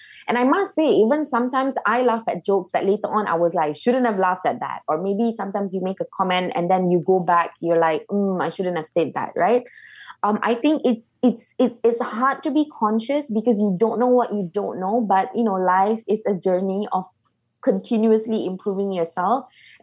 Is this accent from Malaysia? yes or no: yes; Malaysia; as a Malaysian